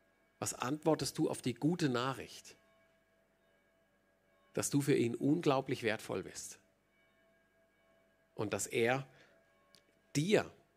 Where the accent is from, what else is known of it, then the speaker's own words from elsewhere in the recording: Switzerland; für uns als Schweizer